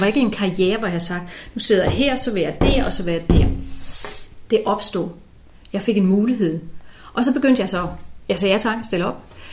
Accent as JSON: {"language": "Danish", "town": "Søndersø", "region": "Region of Southern Denmark", "country": "Denmark", "tie": "born or raised there", "said": "jeg stillede op på Fyn, fordi jeg kom fra Fyn, jeg voksede op på Fyn. Og ikke bare på Fyn, jeg voksede op i Søndersø, som en del af den hedengangne Otterup-kredsen."}